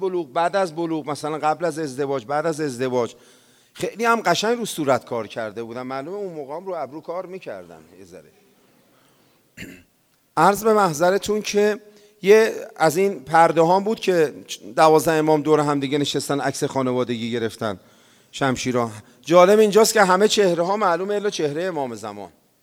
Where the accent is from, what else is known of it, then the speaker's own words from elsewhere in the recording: Tehran, Tehran Province, Iran; born there; منم تو همین محله شتردارون به دنیا اومدم دیگه